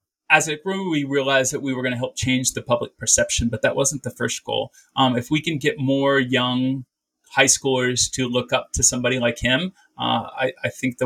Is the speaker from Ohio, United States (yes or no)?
no; Kansas, United States; I mean, I'm from Kansas.